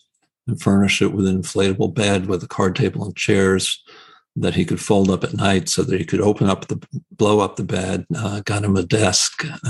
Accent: New Jersey, United States; driving around basically saying, hi, I'm from New Jersey.

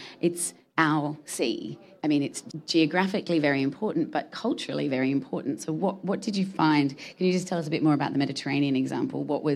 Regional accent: Australia; I'm from Australia

